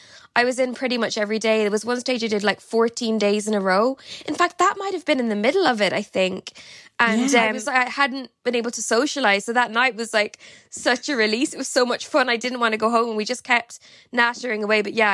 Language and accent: English; Galway, County Galway, Ireland; So I'm from Galway, right on the Atlantic.